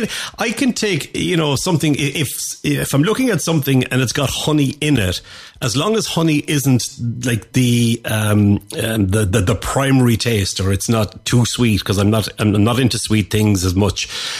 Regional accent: Ireland; I grew up in Ireland

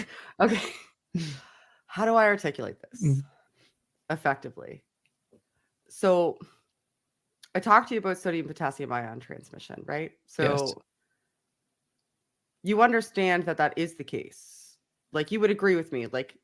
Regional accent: Canada; I'm Canadian.

